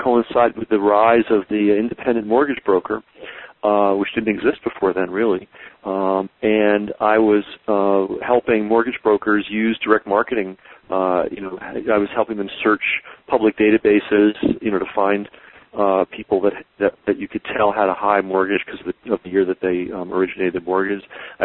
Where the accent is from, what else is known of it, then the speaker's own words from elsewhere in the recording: New York, United States; I'm a New Yorker originally, and my brother met and married a woman from the Midwest, and she persuaded him to move to Chicago, and we all thought it was the end of the world.